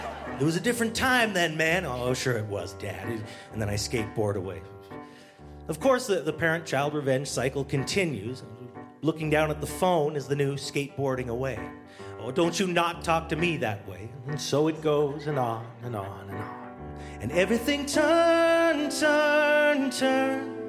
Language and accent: English; Canada; Now, where I'm from, back home in Canada, it's a different system.